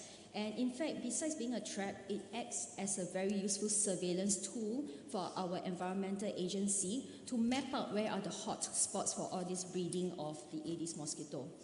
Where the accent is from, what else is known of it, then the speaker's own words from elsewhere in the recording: Singapore; the global health policies that we have in Southeast Asia, where I come from. I'm from Singapore.